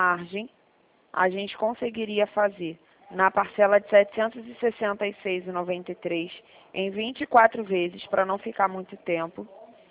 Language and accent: Portuguese; Rio de Janeiro, Brazil; Eu sou do Rio, tá? A gente trabalha aqui na 28 de setembro, em Vila Isabel.